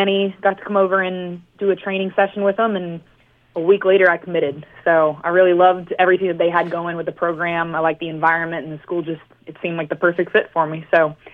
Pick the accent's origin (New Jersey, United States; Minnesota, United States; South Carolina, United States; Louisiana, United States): Louisiana, United States; Baton Rouge; So originally I'm from Baton Rouge, so a little bit ways from home, but I've been playing soccer since probably about 3 or 4 years old.